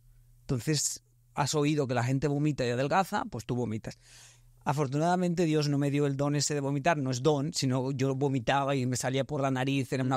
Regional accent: Spain; te puedes ir a estudiar a 2 horas de mi pueblo, que es una ciudad que se llama Zaragoza.

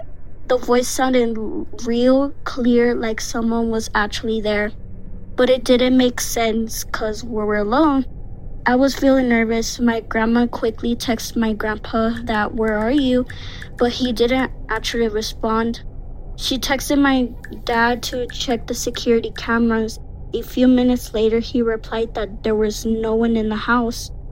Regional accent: Texas, United States; I'm from Texas, and this is my story.

